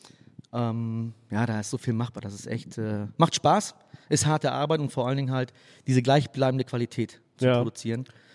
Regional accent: Mecklenburg-Vorpommern, Germany; born there; also born or lived in Australia; Nee, ich bin gebürtiger Mecklenburger.

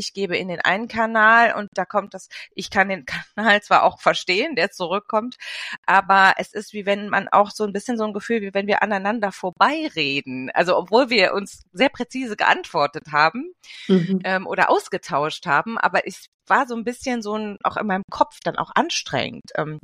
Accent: Germany; Ich bin Deutsch-Französin. Das heißt, ich habe eine deutsche Mama und einen französischen Papa. Ich bin aufgewachsen in Deutschland. Also wirklich ausschließlich in Deutschland und habe meine Zweisprachigkeit vor allem durch meine Großeltern in Frankreich erworben als Kind

